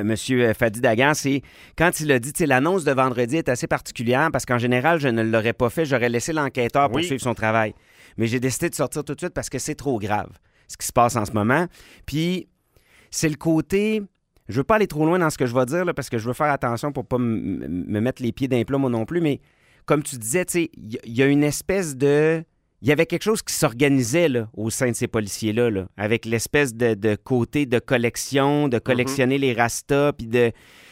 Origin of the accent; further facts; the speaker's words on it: Quebec City, Quebec, Canada; moi, j'ai grandi à Limoilou.